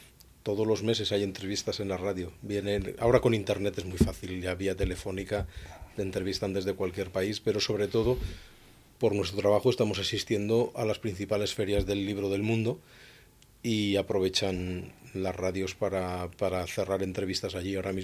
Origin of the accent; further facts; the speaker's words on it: Albacete, Castilla-La Mancha, Spain; also born or lived in Barcelona; Yo nací en Barcelona, pero pasé 17 años viviendo en Albacete por cuestiones de trabajo de mi padre. Estudié mi primera carrera en Albacete